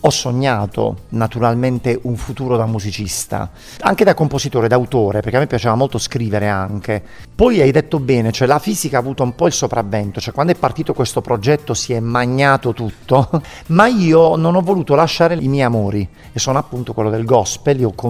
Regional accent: Monopoli, Apulia, Italy; also born or lived in Castellana Grotte; io vengo da un paese, io vengo da Monopoli, sono 50.000 abitanti, ma sono originario di Castellanagrotte e sono 17.000, 16.000, quindi i paesi sono tutto. Noi siamo cresciuti anche nei paesi.

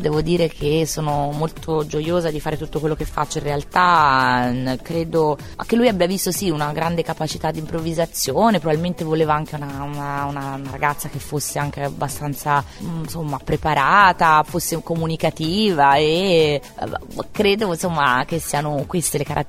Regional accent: Campi Bisenzio, Tuscany, Italy; Io sono fiorentina, anche se sono insomma campigiana, sono di paese, quindi sono una ragazza di campagna.

